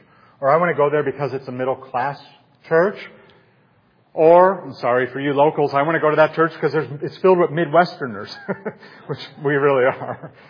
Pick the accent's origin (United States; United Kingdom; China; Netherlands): United Kingdom; Scotland; I came from Scotland, but most, a lot of you came from England.